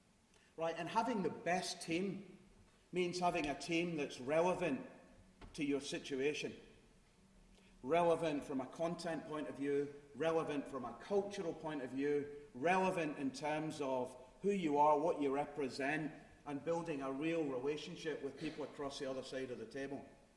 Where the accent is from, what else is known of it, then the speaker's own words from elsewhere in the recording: Glasgow, Scotland, United Kingdom; I'm from Glasgow, and when I was a baby, Glasgow was a microcosm of Northern Ireland, right?